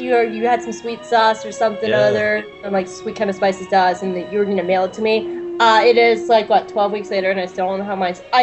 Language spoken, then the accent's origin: English; the South, United States; I love gravy, but I'm also from the South